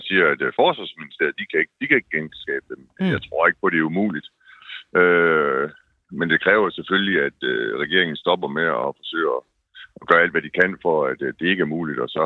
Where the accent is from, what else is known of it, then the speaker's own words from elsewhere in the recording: North Denmark Region, Denmark; altså nu er jeg nordjyde